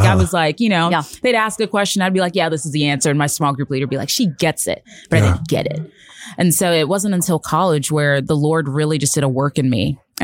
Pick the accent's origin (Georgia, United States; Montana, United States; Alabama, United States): Georgia, United States; also born or lived in New York; So I'm Nigerian. And so part of my story is that my mom came to the States when she was pregnant with me and we landed in New York, but then landed in Georgia.